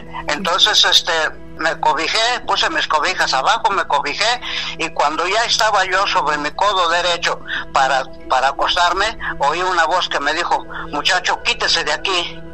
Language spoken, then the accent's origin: Spanish; Sultepec, State of Mexico, Mexico; Me cambié de ciudad, me vine a la Ciudad de México, de mi pueblo, porque se me subió allá en mi pueblo que se llama Sultepec, Estado de México.